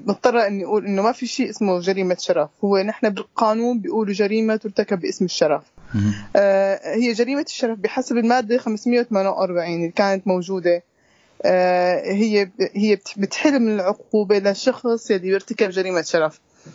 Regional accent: Syria; يعني موجودة عندنا بسوريا وبالدول العربية

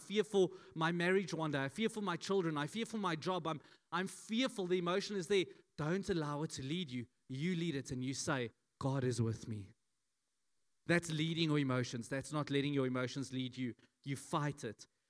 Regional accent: Johannesburg, Gauteng, South Africa; moved away; I come from Joburg, and I've been out of Joburg now for 20 years, but Joburg is not out of me.

